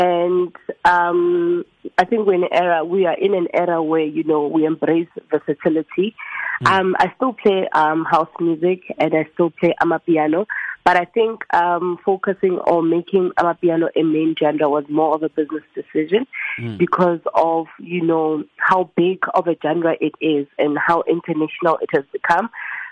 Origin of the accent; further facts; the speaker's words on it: South Africa; I think those experiences has made me be so grateful to be born and bred in South Africa.